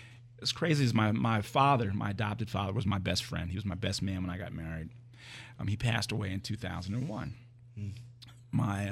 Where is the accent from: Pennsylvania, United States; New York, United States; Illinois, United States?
Pennsylvania, United States; Lansdale; born there; And I knew I was born in Lansdale, Pennsylvania.